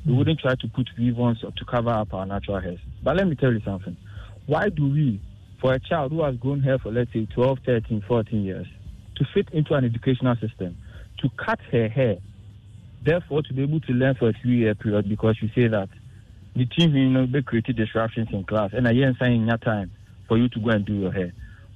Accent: Ghana; Ghana. When I was growing up, Nana, there were traditional rights that you need to observe. Because I grew up in the Chimabwakwa area.

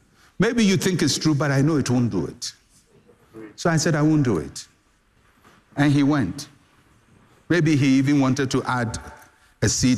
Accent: Ghana; I am a Ghanaian. I was born here. I'm born into the same culture.

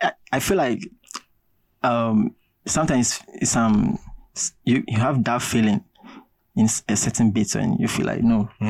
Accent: Northern Region, Ghana; Yeah, northern part of Ghana.

